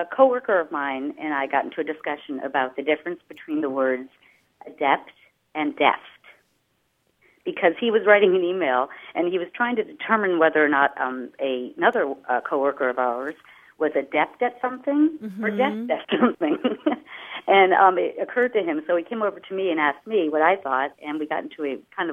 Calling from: Carlsbad, California, United States; I am calling from my office in Carlsbad.

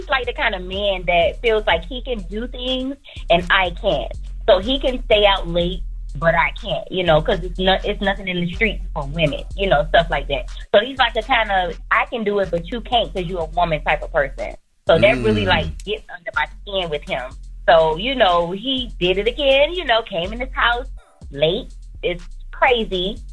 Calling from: Florida, United States; I'm calling from Florida.

